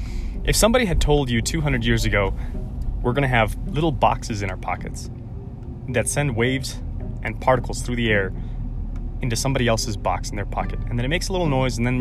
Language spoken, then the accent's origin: English; Puerto Rico; accent: not really Puerto Rican, not really American; English is a second language; moved away; I learned English from people with all kinds of different accents, and so I developed a kind of weird, not really Puerto Rican accent, not really American accent when I moved here.